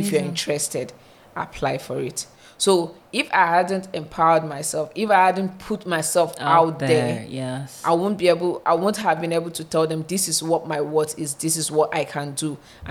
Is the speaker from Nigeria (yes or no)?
yes; Enugu, Enugu State, Nigeria; now in Lagos, Nigeria; I'm coming to from Lagos. The East. I grew up in Enugu.